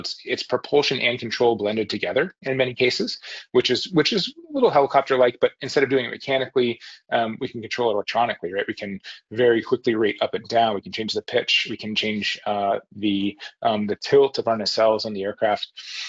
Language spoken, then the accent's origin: English; Cleveland, Ohio, United States; So by age of 9 or so, I was mowing lawns to earn money, growing up in the Cleveland area